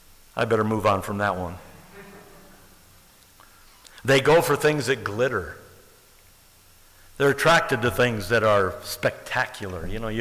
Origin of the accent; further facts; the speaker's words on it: Livonia, Michigan, United States; I grew up in Dearborn Heights. I grew up in Livonia.